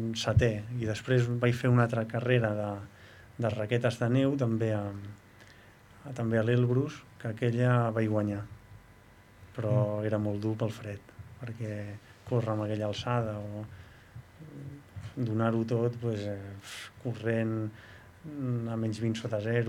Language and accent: Catalan; Estana, Catalonia, Spain; jo sóc d'Estanes, d'un poble d'allà, de la Cerdanya